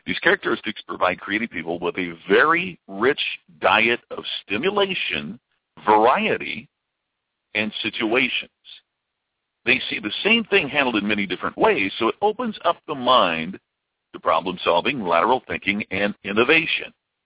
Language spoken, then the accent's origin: English; Louisville, Kentucky, United States; I grew up in the Louisville area, but had never been in the deep South until our family took a vacation when I was in the third grade.